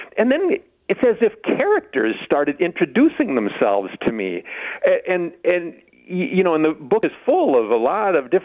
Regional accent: United States; I grew up there. I grew up in Clark County.

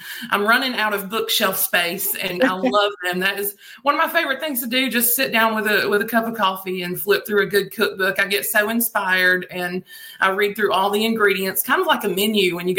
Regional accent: Blythe, Georgia, United States; also born or lived in Jeffersonville; Well, I have roots in a little town called Blythe, Georgia, right outside of Augusta, and also in Jeffersonville, Georgia, and that's about 30 miles south of Macon.

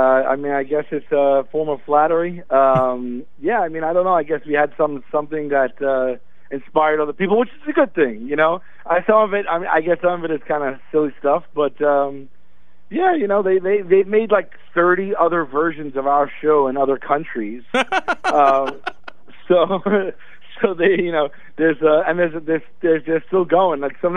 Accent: New York City, New York, United States; born or raised there

